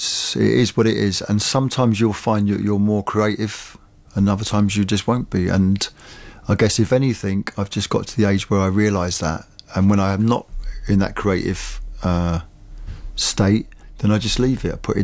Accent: England, United Kingdom; it's always been part of my culture and part of my life, being an English pisshead, like we all, most, a lot of us are.

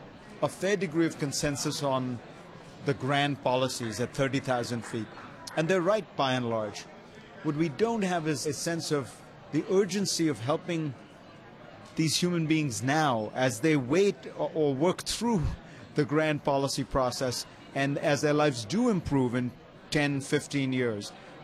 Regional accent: India; Look, I grew up in India and my father was a politician and his constituency was 80% rural

